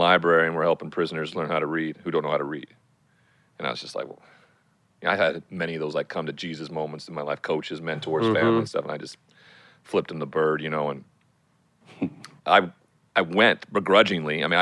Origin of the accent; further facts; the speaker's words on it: Montana, United States; Growing up in Montana, where there's a huge cowboy culture